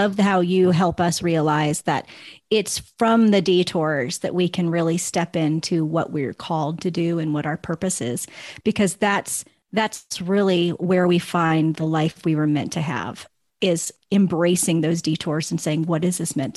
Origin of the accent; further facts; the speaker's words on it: East Coast, United States; now in Denver, United States; Well, we're from the East Coast. We know what that traffic looks like.